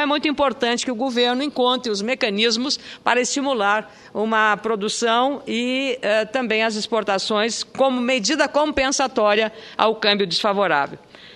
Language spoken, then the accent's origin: Portuguese; Rio Grande do Sul, Brazil; E, mais como gaúcha, feliz